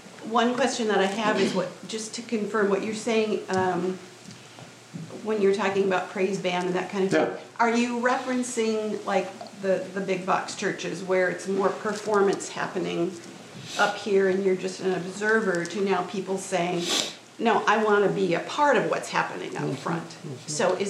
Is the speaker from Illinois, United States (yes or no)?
yes; Wheaton, Illinois, United States; We're from the Wheaton area, and so coming from Wheaton, kind of the epicenter of evangelicalism